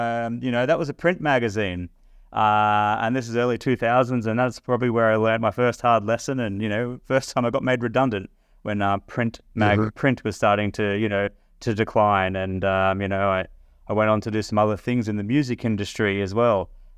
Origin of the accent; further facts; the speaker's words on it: Cronulla, New South Wales, Australia; also born or lived in Maroubra; Look, I was born in Maroubra, grew up in Cronulla.